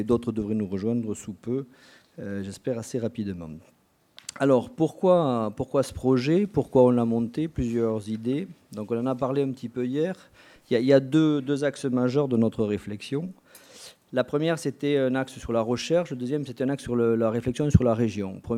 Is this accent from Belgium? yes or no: no; South-West France, France; accent: south-west; avec mon accent, je viens d'une région de terroir. Donc c'est le sud-ouest qui vous parle aujourd'hui à travers ce commentaire.